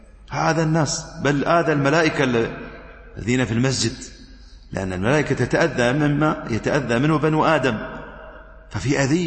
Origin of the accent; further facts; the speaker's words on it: United Arab Emirates; نحن الحمد لله عندنا في الإمارات هذا الشيء